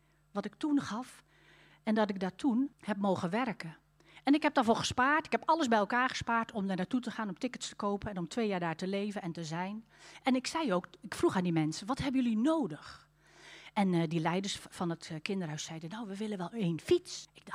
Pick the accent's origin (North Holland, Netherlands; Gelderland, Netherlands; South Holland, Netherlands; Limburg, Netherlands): Limburg, Netherlands; Het was in Roermond. Ik kom uit Limburg. Dus dat was eigenlijk zo'n beetje 3 landen bij elkaar.